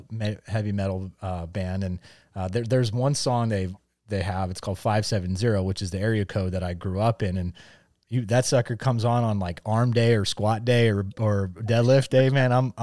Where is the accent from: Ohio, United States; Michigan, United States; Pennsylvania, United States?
Pennsylvania, United States; born or raised there